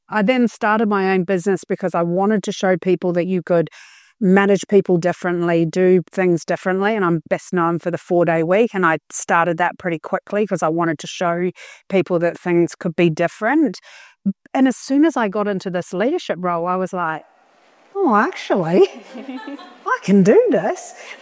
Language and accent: English; New Zealand; because I'm a Kiwi, so that's what comes out of my mouth. I blame my heritage